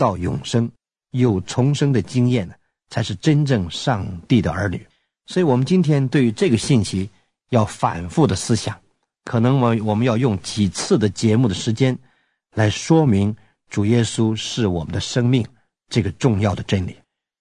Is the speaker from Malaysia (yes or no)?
no; China; 用我们中国人常说的，就是潜移默化